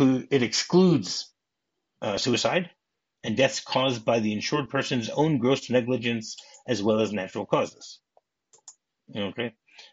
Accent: Detroit, Michigan, United States; And then a few days later, he was in Detroit, my hometown, doing a show there.

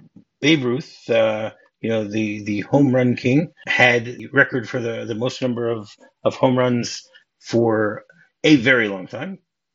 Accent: Detroit, Michigan, United States; I grew up in Detroit.

